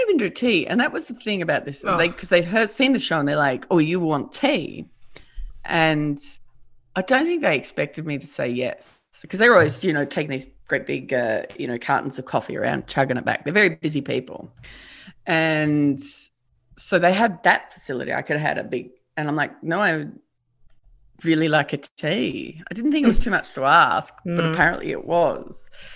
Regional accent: Tasmania, Australia; the other half knew that I'm from Tasmania, not Africa. And so they're just like, ugh. And I'm like, oh, it's Tasmania.

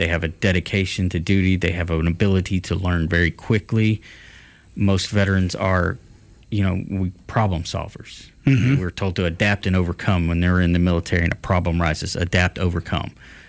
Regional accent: Trussville, Alabama, United States; I'm originally from Trussville, Alabama. My grandparents lived in Panama City, so I would spend a month every summer with them

